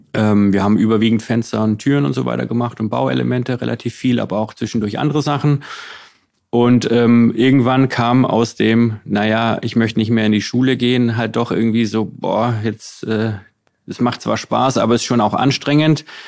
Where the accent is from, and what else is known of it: Giengen, Baden-Württemberg, Germany; born or raised there